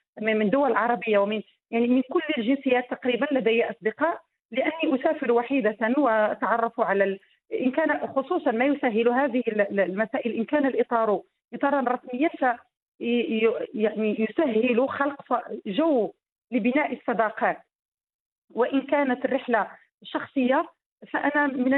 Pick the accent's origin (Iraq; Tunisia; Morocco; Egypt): Morocco; أخبرتهم بأنني مجرد امرأة مغربية، لكنهم صعب عليهم استيعاب ذلك.